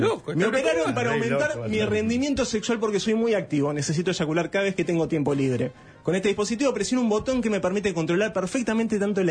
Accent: Cádiz, Andalusia, Spain; pues yo soy de Cádiz, yo soy de gaditano, somos un pueblo muy naturista, era la playa desnuda

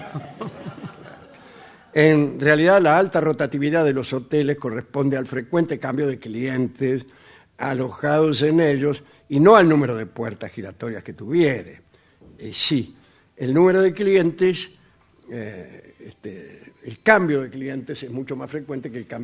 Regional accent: Merlo, Buenos Aires Province, Argentina; now in Crans-Montana, Switzerland; de Merlo, pero vivo en Crans-Montana, Suiza, sí.

